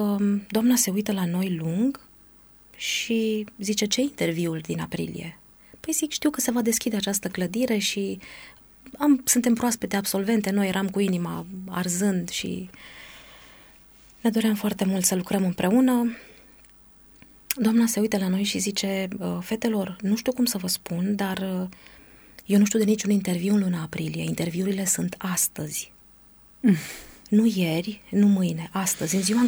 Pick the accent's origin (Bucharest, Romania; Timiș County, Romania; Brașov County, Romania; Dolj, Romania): Brașov County, Romania; Brașov; M-am reîntors în Brașov, orașul meu natal